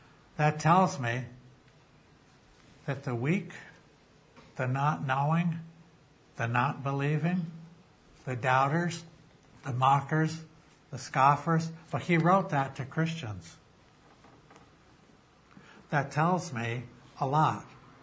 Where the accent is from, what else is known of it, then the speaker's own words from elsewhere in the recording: Chester, United Kingdom; I'm from Chester. What do I know? You know, I say it like we talk here.